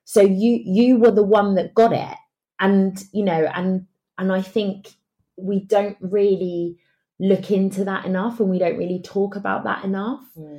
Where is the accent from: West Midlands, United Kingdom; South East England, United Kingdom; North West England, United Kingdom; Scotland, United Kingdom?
South East England, United Kingdom; Margate; I'd just continue to say I'm from Margate until they kind of got frustrated.